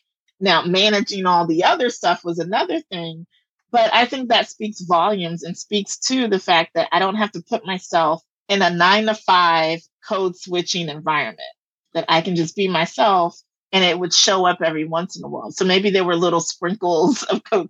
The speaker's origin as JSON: {"language": "English", "region": "the South", "country": "United States", "said": "And I'm from the South."}